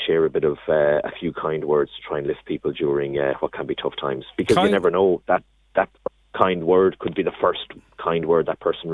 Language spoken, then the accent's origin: English; Ireland; We did a bit of research a few years ago where actually, as Irish people, we're terrible at giving and receiving compliments.